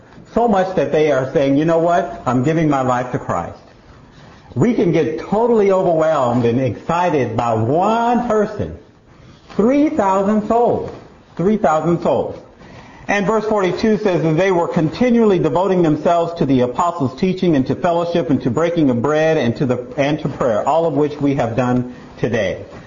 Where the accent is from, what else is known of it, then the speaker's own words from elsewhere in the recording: Las Vegas, Nevada, United States; She's been to my hometown in Vegas and met people that used to be here.